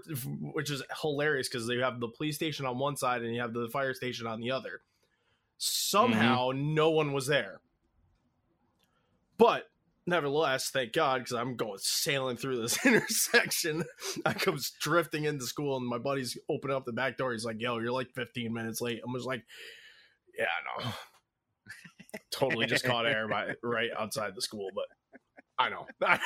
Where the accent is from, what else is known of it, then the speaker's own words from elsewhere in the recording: Somers, Connecticut, United States; moved away as an adult; now in Ludlow, United States; So I grew up in Somers, Connecticut. I was born and raised there. Grew up. I was there until I was 23 or 24. That's when I moved out here, to Ludlow.